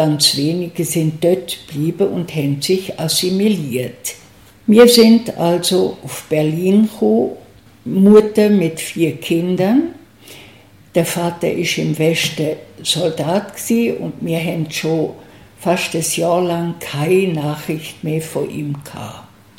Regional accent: Pomeranian Voivodeship, Poland; moved away; ich bin in Pommern aufgewachsen, hatte einen Teil vom Zweiten Weltkrieg und das Ende vom Zweiten Weltkrieg erlebt. Und nach diesem Ende ist unsere Familie aus Pommern ausgewiesen worden.

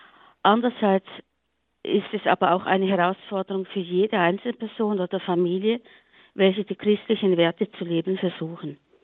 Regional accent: Thurgau, Switzerland; also born or lived in Bern / Aargau; Dann haben wir bis zur ersten Bezirksschule im Kanton Aargau gewohnt und dann sind wir in den Thurgau gegangen.

